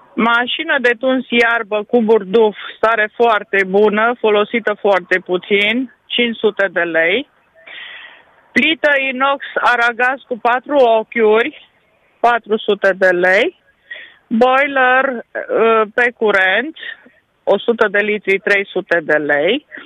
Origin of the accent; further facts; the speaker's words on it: Reșița, Caraș-Severin, Romania; sunt din Reșița și aș dori să dau niște anunțuri pentru vânzare.